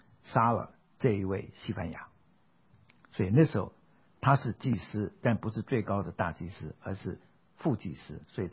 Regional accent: Taiwan; born there; 因为我是台湾出生的哈， … 我爸爸是福建惠安人，惠安就在泉州的东边，就是惠安。

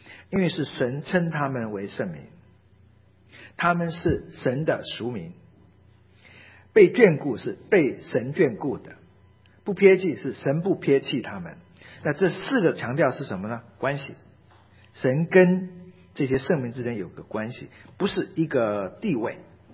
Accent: China; 不是我们中国人所谓圣人那种无瑕疵零缺点的圣人

